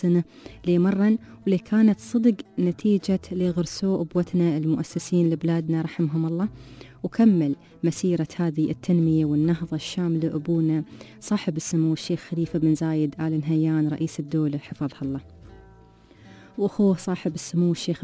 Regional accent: United Arab Emirates

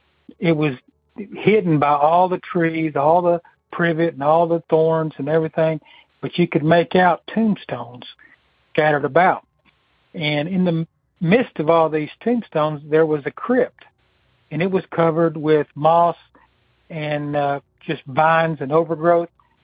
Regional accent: Chattanooga, Tennessee, United States; I'm from Chattanooga, Tennessee.

